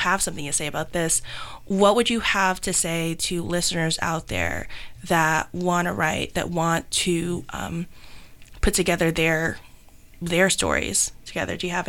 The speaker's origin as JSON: {"language": "English", "region": "New York", "country": "United States", "said": "I'm from New York. I do people watching."}